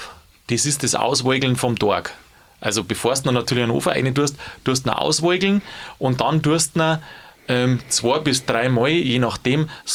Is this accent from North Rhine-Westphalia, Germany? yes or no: no; Bavaria, Germany; ich komme ja aus Niederbayern